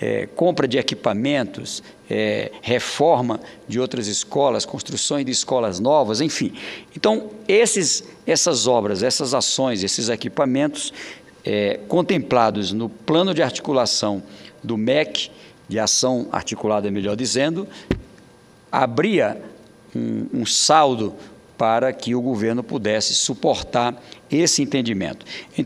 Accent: Oeiras, Piauí, Brazil; lá na cidade, que foi a primeira capital do Piauí, a minha cidade natal, Oeiras, uma cidade histórica, uma das mais antigas do Brasil

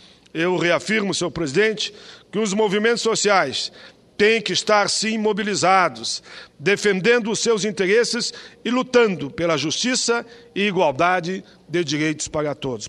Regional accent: Caxias do Sul, Rio Grande do Sul, Brazil; born there; a minha região onde eu nasci, eu nasci em Caxias

